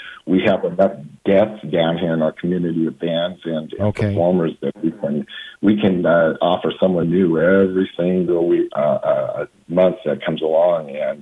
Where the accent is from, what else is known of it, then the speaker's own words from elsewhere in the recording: Nevada, United States; also born or lived in Reno; You know, I was born and raised here in Northern Nevada, born in Reno, raised in Douglas County, Douglas High grad.